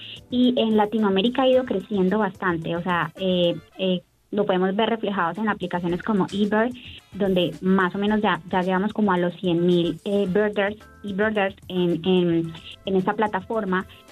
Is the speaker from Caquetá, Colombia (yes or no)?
yes; Caquetá, Colombia; Yo soy de Caquetá, del sur de la Amazonía colombiana.